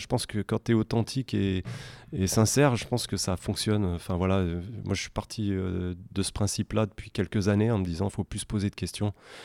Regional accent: Grenoble, Auvergne-Rhône-Alpes, France; je suis grenoblois

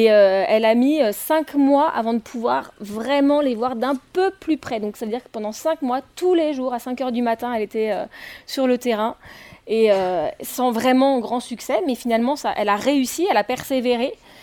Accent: Bègles, Nouvelle-Aquitaine, France; Et moi je suis de Bègle, donc j'habite pas très très loin.

